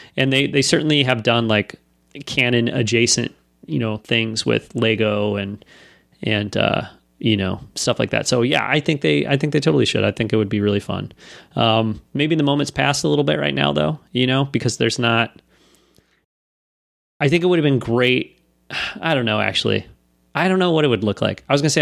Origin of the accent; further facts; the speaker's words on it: Illinois, United States; Ryan, we're both from Northern Illinois.